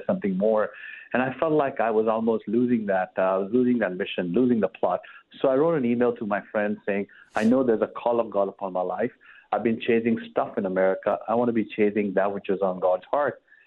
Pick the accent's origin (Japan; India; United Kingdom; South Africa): India; now in New York City, United States; growing up in India